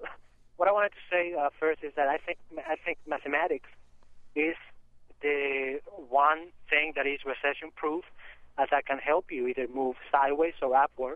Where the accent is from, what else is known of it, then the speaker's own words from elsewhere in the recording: Peru; moved away; My parents were, my dad was a janitor. I'm originally from Peru, and we were able to move here eventually.